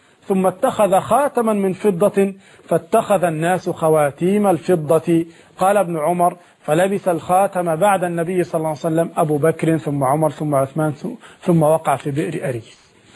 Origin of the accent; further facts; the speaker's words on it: Egypt; الخياطين يفعلون عندنا في مصر هذا